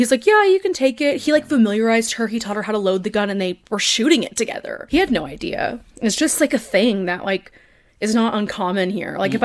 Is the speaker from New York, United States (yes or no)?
no; Texas, United States; And this is how you guys are about to learn we're from Texas.